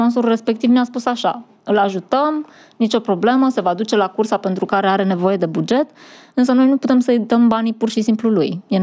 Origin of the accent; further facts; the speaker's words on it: Târgoviște, Dâmbovița, Romania; eu sunt tot din Târgoviște, așadar este o inițiativă pornită de la trei târgovișteni care inițial și-au dorit să facă mai mult pentru orașul în care s-au născut.